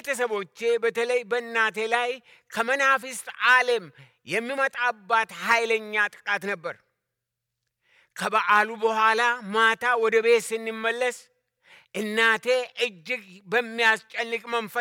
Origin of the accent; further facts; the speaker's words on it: Abo Chonge, Oromia, Ethiopia; also born or lived in Wollega; የተወለድኩት በወለጋ ክፍለ አገር በግንቢ አውራጃ በደንጎሮ ዲሲ በሚባል ሲሆን ያደግኩት በአቦ ጮንጌ አካባቢ፣ የተማርኩት በቦጅ ድርመጂ አንደኛ ደረጃ ትምህርት ቤት ነው።